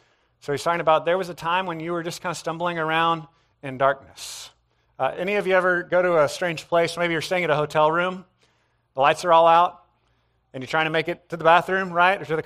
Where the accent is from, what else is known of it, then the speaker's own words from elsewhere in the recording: Scotland, United Kingdom; I guess they just do that every day in school growing up in Scotland.